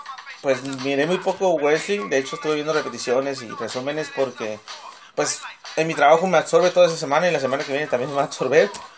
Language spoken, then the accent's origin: Spanish; Tijuana, Baja California, Mexico; also born or lived in Los Angeles, United States; Bro, yo ya aquí a los 8 años, güey. Yo soy tijuanense de crianza, güey. Porque obviamente yo nací en Los Ángeles, ¿verdad, gente?